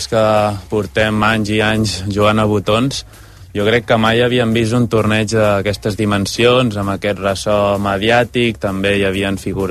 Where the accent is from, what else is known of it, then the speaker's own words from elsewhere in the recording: Centelles, Catalonia, Spain; sempre he jugat des de l'associació d'Osona, que soc de Centelles